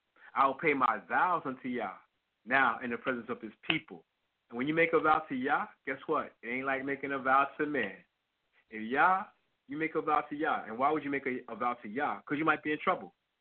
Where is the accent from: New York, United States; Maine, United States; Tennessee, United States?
New York, United States; Harlem; I grew up in Harlem, and many of my friends ain't make it out. They died, they in jail, they caught up on drugs.